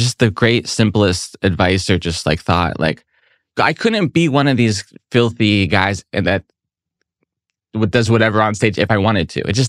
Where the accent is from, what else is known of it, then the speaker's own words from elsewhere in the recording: San Diego, California, United States; I'm from San Diego. You ever go there?